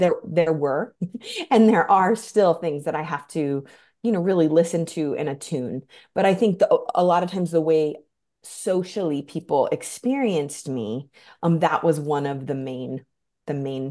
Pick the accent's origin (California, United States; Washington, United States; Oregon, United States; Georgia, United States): Oregon, United States; Astoria; now in Grand Rapids, United States; where I grew up was Astoria, Oregon, literally right next to the Pacific Ocean